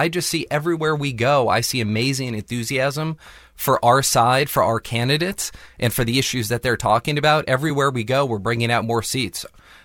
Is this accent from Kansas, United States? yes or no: yes; Kansas, United States; Well, you know, I'm from Kansas. I grew up in Kansas, born and raised. Went to Kansas Public Schools, K through 12, went to Garden City Community College.